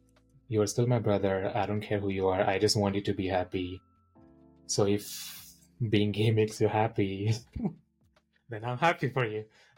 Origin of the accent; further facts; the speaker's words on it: India; I'm originally from India.